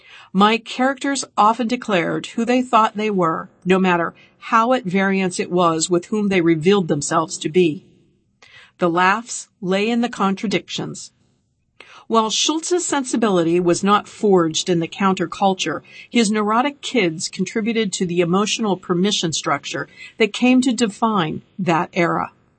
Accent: Chicago, Illinois, United States; born or raised there

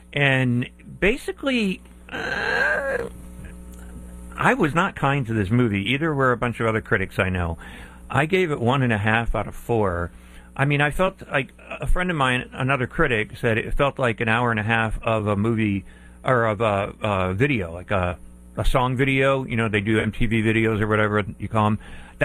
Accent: Pennsylvania, United States; took place in the town next to my town where I grew up in Pennsylvania

